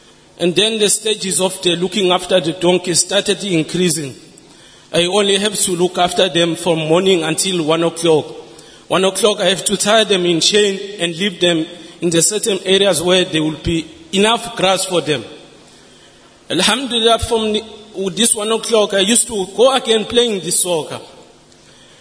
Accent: Ingwavuma, KwaZulu-Natal, South Africa; I'm original from Ingwavuma. Ingwavuma, it's almost close to Swaziland. I can stand with half of my body South Africa, half of my body Swaziland.

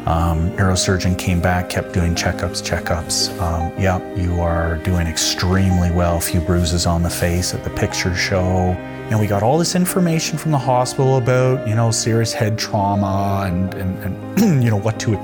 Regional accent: St. Albert, Alberta, Canada; I'm from St. Albert, Alberta.

